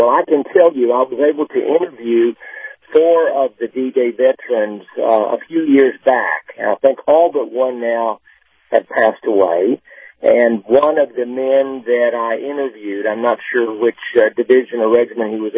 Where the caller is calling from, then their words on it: Bedford, Virginia, United States; I'm calling from Bedford, Virginia